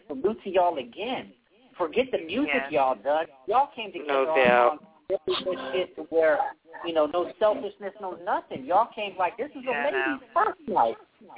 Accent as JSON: {"language": "English", "region": "West Coast", "country": "United States", "tie": "born or raised there", "said": "I grew up in the West Coast."}